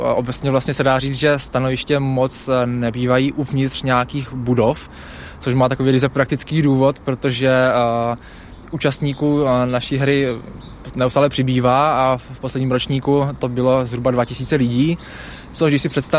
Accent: Havířov, Moravian-Silesian Region, Czechia; now in Brno, Czechia; Já nepocházím z Brna, pocházím ze Severomoravského Havířova. Do Brna jsem přišel za vysokoškolským studiem a vypadá to, že už tady asi zůstanu.

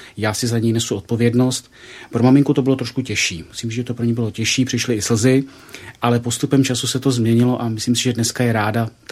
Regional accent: South Moravian Region, Czechia; Já jsem z Jižní Moravy, jsem z tradiční katolické rodiny

